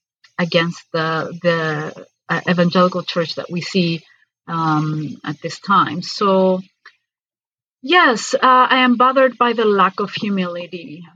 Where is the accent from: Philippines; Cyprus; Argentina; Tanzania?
Cyprus; moved away as an adult; now in Athens, Greece; So I was born and raised in Cyprus. And when I was about 20 years old, I moved to Greece